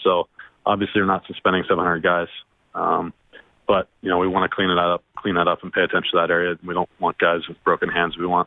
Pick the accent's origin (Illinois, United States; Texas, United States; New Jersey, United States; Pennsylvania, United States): New Jersey, United States; And I grew up in New Jersey, so I'm excited to get back to New York.